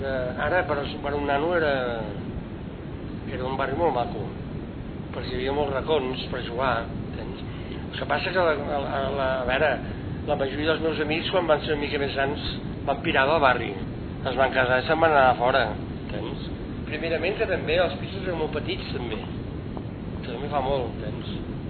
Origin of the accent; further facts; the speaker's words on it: Barcelona, Catalonia, Spain; I doncs, els mariners anaven al meu barri. I diu que el meu pare deia que eren aquests que van començar a dir el barri xino.